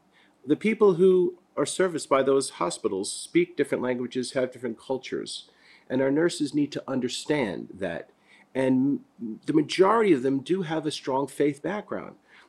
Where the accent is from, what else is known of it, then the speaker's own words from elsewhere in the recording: East New York, New York, United States; born there; I was born in East New York. My dad worked for the city of New York.